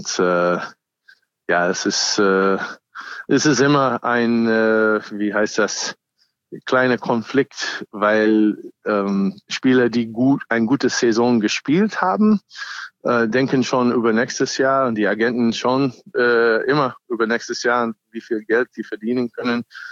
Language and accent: German; United States; German is a second language; now in Germany; und ich bin auch ursprünglich Amerikaner